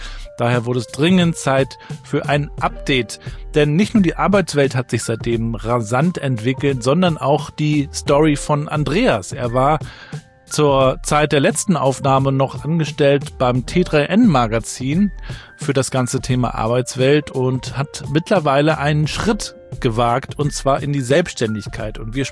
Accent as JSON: {"language": "German", "region": "Mecklenburg-Vorpommern", "country": "Germany", "said": "Wir sind ja auch beide aus Mecklenburg-Vorpommern"}